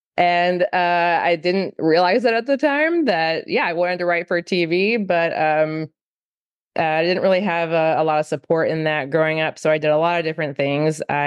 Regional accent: New Jersey, United States; now in Nashville, United States; I'm originally from New Jersey, but I now live in Nashville with my fam

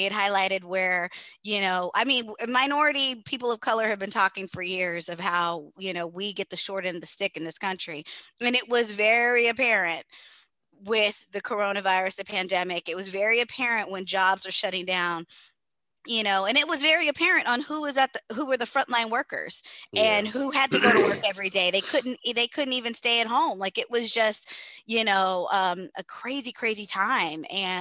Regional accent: Texas, United States; I grew up in Texas. I grew up in the South. So, you know, it was some things. Like I was the only kid that looked like me in my whole school

